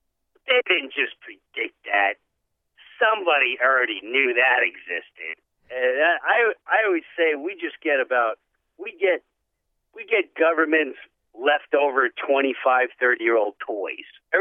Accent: Long Island, New York, United States; I grew up in Long Island.

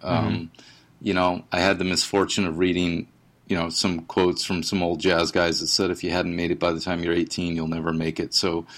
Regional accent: California, United States; I grew up in the suburbs of the Bay Area, you know, in what used to be a middle class neighborhood, working class neighborhood

